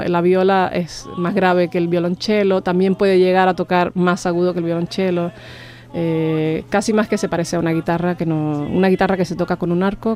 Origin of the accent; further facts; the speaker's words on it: Cuba; yo vengo de Cuba